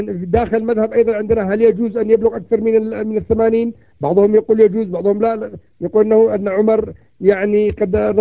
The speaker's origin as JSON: {"language": "Arabic", "country": "Yemen", "said": "في جبلة عندنا في اليمن"}